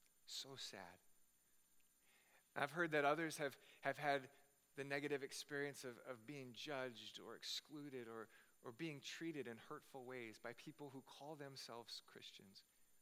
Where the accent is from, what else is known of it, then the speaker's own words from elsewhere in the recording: Hawaii, United States; I was bullied a lot as a child because I didn't look like the other kids I grew up with in Hawaii.